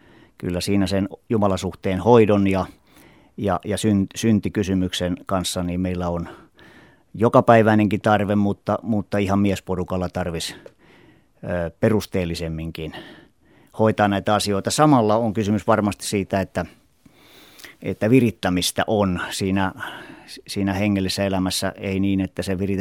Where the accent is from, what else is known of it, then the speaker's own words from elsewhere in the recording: Ruovesi, Pirkanmaa, Finland; born there; also born or lived in Orivesi; minä olen syntynyt Ruovedellä vuonna 1953.